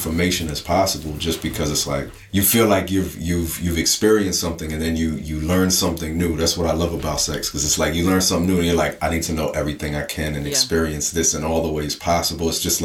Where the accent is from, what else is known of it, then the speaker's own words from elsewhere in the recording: New Jersey, United States; because I'm from Jersey, so like Jersey and New York didn't have the big filming scene